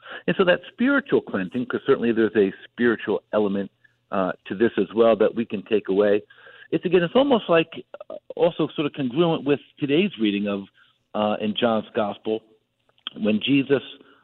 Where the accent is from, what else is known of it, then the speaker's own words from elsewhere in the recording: New Jersey, United States; even though I'm from the Garden State of New Jersey, that I'm not really into the gardening.